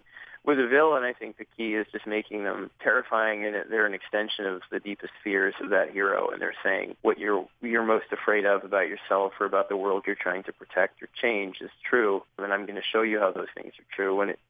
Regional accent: New York City, New York, United States; I mean, growing up in New York City in the 80s, he was the character who really sort of popped off the page

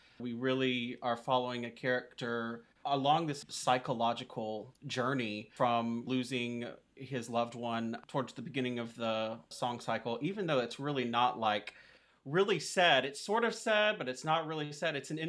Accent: Asheville, North Carolina, United States; now in Knoxville, United States; I am originally from Asheville, North Carolina.

